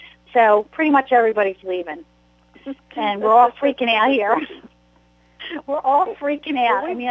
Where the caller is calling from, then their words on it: Ocean City, New Jersey, United States; I'm here live from Ocean City, New Jersey, which is a barrier island, and it's right in line to be hit by Hurricane Irene.